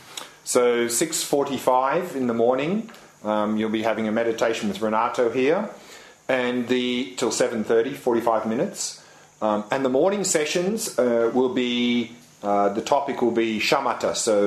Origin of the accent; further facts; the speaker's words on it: Australia; I'm from Australia.